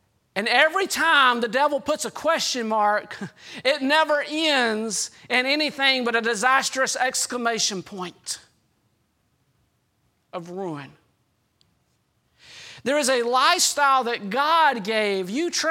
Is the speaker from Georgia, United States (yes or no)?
yes; Georgia, United States; you got to remember, I grew up in South Georgia.